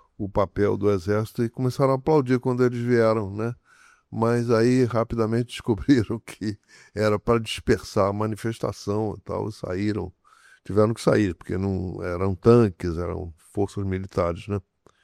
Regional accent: Niterói, Rio de Janeiro, Brazil; Eu sou de Niterói, né?

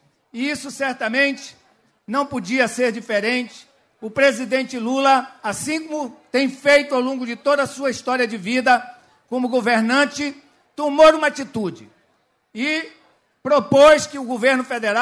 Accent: Amazon, Brazil; eu sou lá da Amazônia

